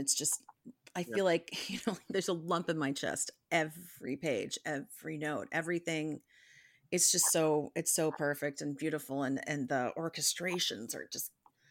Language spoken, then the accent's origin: English; Chicago, Illinois, United States; And I grew up in Chicago, so the Sunday on the Island of Le Grand Jatte was at the Art Institute